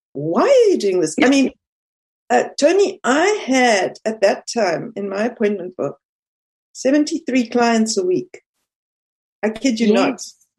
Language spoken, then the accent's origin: English; South Africa; moved away; And I got many benefits from growing up in South Africa that I hope that people living in South Africa can still benefit in that way.